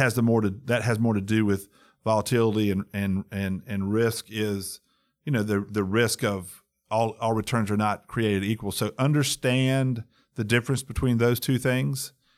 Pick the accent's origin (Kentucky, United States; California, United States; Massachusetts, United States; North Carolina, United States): North Carolina, United States; I grew up in North Carolina, and the size was then back in the 70s, but it was probably in the 20th largest, somewhere in that range.